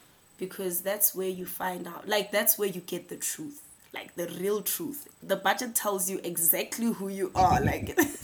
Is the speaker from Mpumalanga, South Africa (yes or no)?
no; Tembisa, Gauteng, South Africa; I am born and bred in Tembisa